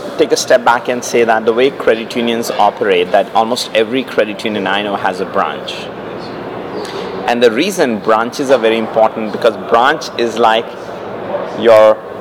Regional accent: India; Yeah, so I grew up in India and I went to a British school.

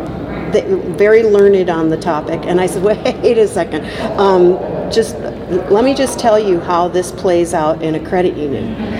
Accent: Baraboo, Wisconsin, United States; well, I'm from Baraboo where the tornadoes, you know, don't hit down because of the bluffs.

